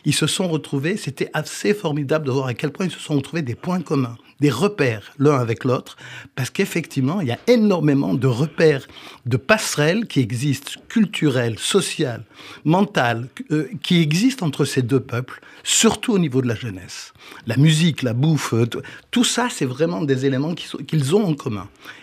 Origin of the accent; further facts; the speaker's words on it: France; vu que nous sommes français d'origine